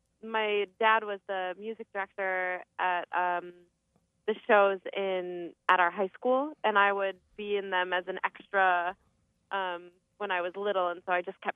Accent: Cottage Grove, Wisconsin, United States; also born or lived in Madison; I was born in Madison, Wisconsin, and I grew up in Cottage Grove, Wisconsin.

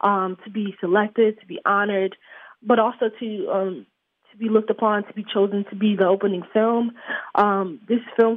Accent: Newark, New Jersey, United States; finding out I was from Newark, being from Newark was a deciding factor, like, oh, you're from the hometown, you're from, like, you know, you're from New Jersey

